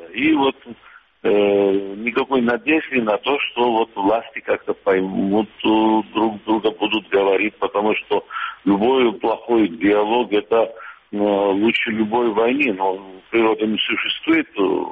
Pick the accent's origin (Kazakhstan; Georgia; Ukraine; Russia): Georgia; Sukhumi, Abkhazia; я сухумчанин, родился там, в Ирах